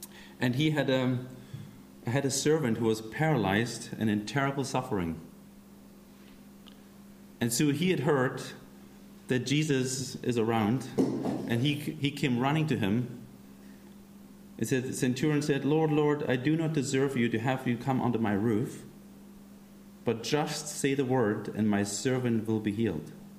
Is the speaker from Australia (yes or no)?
no; Germany; I'm originally from Germany.